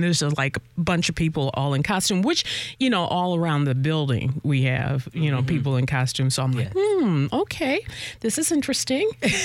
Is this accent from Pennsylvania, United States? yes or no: no; Detroit, Michigan, United States; Now, from growing up in the Detroit area, and I graduated from Redford, so it's now a Meyer store, you know?